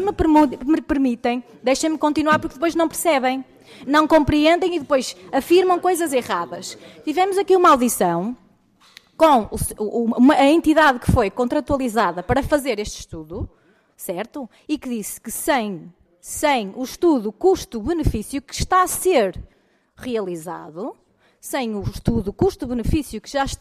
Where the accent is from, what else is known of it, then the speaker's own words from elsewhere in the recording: Amarante, Porto, Portugal; E eu quero esta linha, conforme o estudo e o projeto, que vá até à minha terra. Porque a ir até à minha terra não favorece só os amarantinos, favorece toda a gente daquela região.